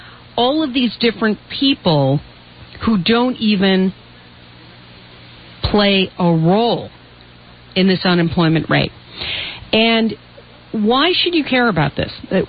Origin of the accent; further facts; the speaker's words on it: Chicago, Illinois, United States; And chief on the list is my hometown of Chicago